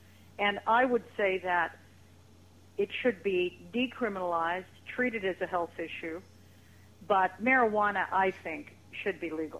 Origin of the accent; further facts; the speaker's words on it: United States; now in Canada; I'm originally an American, but I've lived in Canada for more than 30 years, and I know a lot about Mexico.